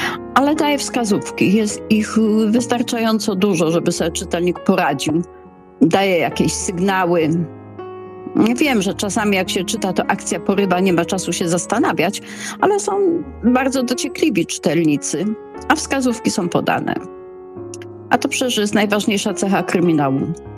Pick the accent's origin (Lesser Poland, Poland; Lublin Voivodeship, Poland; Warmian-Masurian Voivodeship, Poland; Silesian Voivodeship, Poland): Silesian Voivodeship, Poland; U nas na Śląsku jest to słowo gwarowe